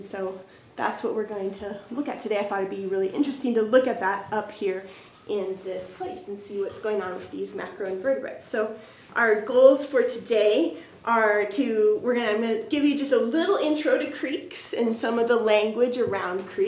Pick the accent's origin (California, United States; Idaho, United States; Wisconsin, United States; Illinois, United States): California, United States; Santa Cruz; I'm from Santa Cruz, California.